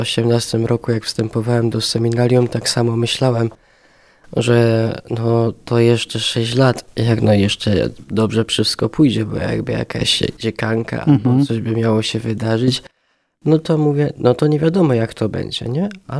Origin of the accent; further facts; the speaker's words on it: Janków Przygodzki, Greater Poland Voivodeship, Poland; tak naprawdę pochodzę tam z parafii świętego Józefa w Jankowie Przygodzkim, tam przyjąłem wszystkie sakramenty, te podstawowe wtajemniczenia chrześcijańskiego.